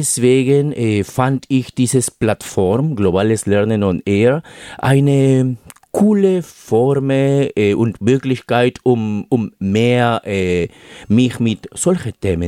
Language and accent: German; Peru; German is a second language; Ich komme aus Peru her.